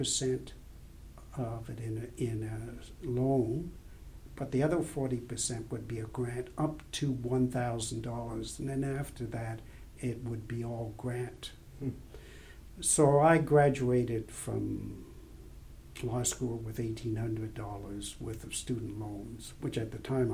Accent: Toronto, Ontario, Canada; I grew up in the Parkdale area of Toronto.

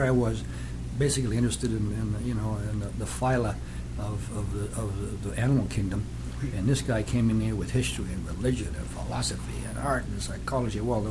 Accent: Vermont, United States; Anyway, so I was brought up in New England, basically, Vermont, essentially.

